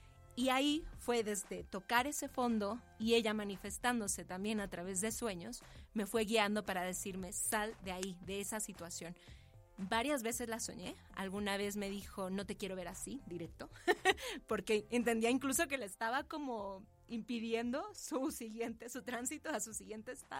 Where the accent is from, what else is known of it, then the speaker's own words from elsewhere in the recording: Mexico City, Mexico; born there; Yo sí nací en la Ciudad de México, México Tenochtitlán, y mi mamá nació en Teotihuacán